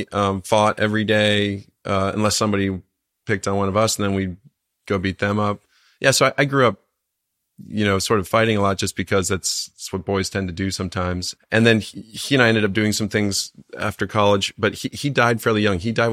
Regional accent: Detroit, Michigan, United States; born there; also born or lived in Baltimore / Washington, D.C.; now in Laguna Beach, United States; I was born in Detroit, or as the French say, Detroit. My dad was in med school and then transferred to Johns Hopkins, so we were in Baltimore for a little while

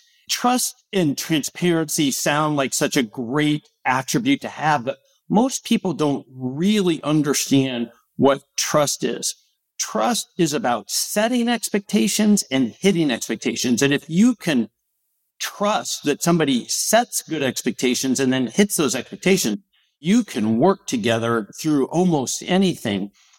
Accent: Portland, Oregon, United States; so I grew up in Portland, Oregon. I went to Oregon State University, studied engineering

